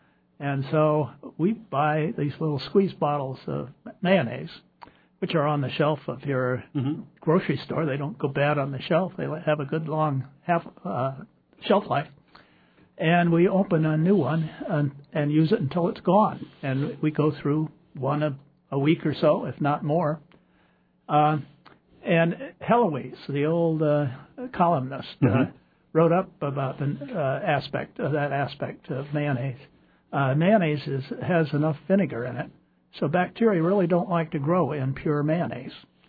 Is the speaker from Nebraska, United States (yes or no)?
yes; Nebraska, United States; I grew up on the Missouri. I canoed the Platte in Nebraska, of all places. That's where I grew up.